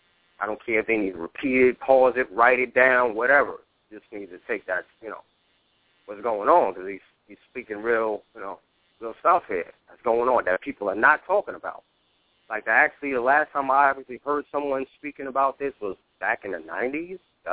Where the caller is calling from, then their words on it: Florida, United States; I'm calling from Florida.